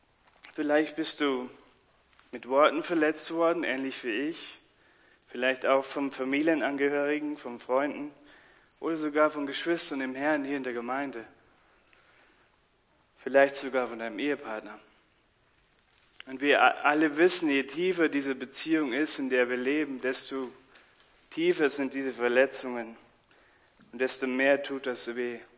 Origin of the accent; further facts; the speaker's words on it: Bavaria, Germany; accent: Bavarian; Ich komme ja ursprünglich aus Bayern, man hört es oft an meiner Aussprache. Ich habe das noch immer nicht abgelegt und werde es wahrscheinlich nicht ablegen bis zum Ende meines Lebens.